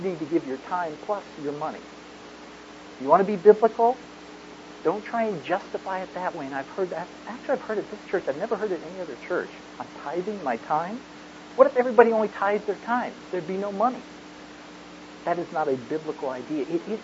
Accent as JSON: {"language": "English", "country": "United States", "tie": "born or raised there", "said": "I grew up in the United States."}